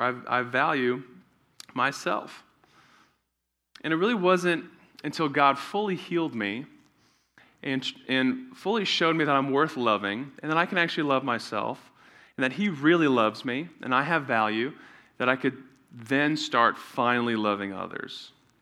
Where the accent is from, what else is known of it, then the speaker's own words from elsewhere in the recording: New Zealand; when I was growing up in New Zealand, I played high school rugby